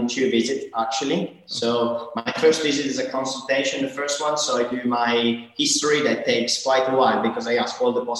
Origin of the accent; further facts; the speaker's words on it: Italy; My hometown.